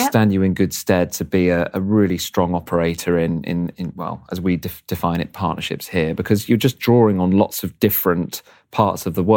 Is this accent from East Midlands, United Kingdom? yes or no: yes; East Midlands, United Kingdom; So I grew up in Leicestershire. So fair way away, broadly speaking.